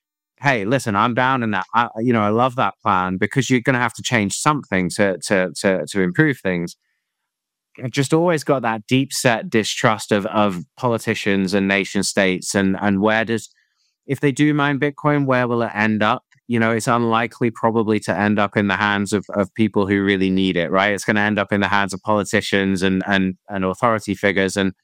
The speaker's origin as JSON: {"language": "English", "country": "United Kingdom", "said": "as a Brit"}